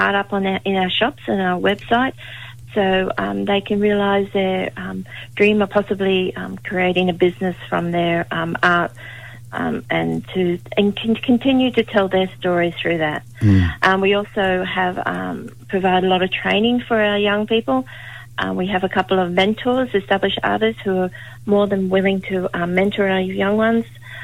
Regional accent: Southport, Queensland, Australia; I've born and bred Gold Coast in Southport. I've been on the coast all my life, still live in Southport. My mum still lives here

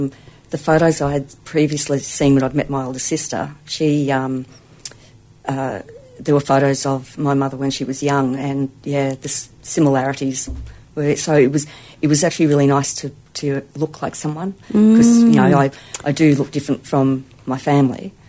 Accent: Queensland, Australia; We travelled pretty much everywhere around Queensland when I was a kid, because Dad actually worked in construction. So, I lived at Mount Larkham, Brackenridge, Gladstone, Boyne Island, Charleville.

